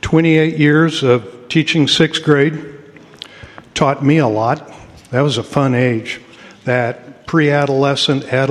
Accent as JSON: {"language": "English", "region": "Midwest", "country": "United States", "tie": "born or raised there", "said": "Remember, I grew up in the Midwest. All the lakes and farm ponds look like chocolate milk."}